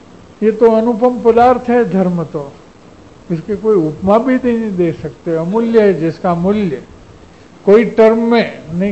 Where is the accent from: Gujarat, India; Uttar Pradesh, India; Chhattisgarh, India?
Gujarat, India; Ranpur; दो राणपुर जो हमारा नेटिव प्लेस है वहाँ के दो थे